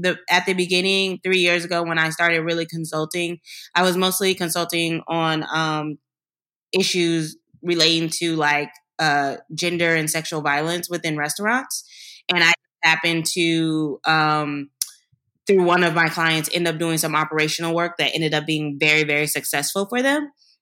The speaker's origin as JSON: {"language": "English", "town": "Chicago", "region": "Illinois", "country": "United States", "said": "I'm young, I'm Black, I'm from the South Side of Chicago."}